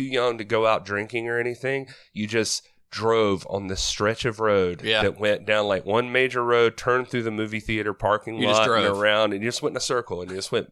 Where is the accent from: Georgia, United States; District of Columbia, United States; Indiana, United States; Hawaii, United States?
Georgia, United States; It was in Georgia or something, you know, so it might as well be 12. But I grew up in Georgia. I can say that.